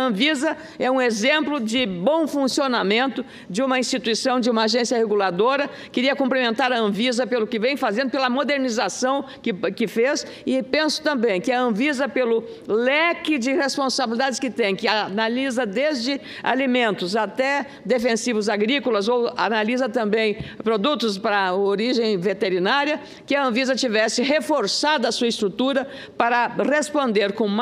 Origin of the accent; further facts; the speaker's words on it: Rio Grande do Sul, Brazil; Eu, que sou do Rio Grande do Sul, com muito orgulho